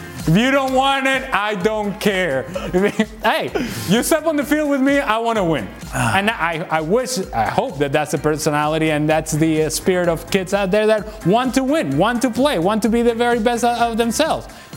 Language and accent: English; Venezuela; moved away as an adult; now in United States; because even though I grew up in Venezuela, as I came to college in the United States